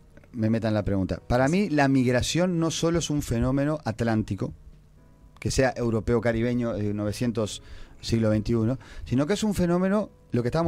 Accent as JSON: {"language": "Spanish", "region": "Montevideo", "country": "Uruguay", "said": "Y te parece que Montevideo es horroroso. Y si vas a un barrio, yo qué sé, yo soy de Espuro originalmente. Espuro es un barrio que podría ser un barrio de cualquier ciudad del interior."}